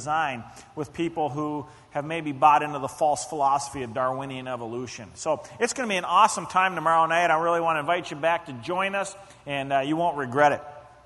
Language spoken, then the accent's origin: English; Minneapolis, Minnesota, United States; took off from my hometown, Twin Cities, Minneapolis-St. Paul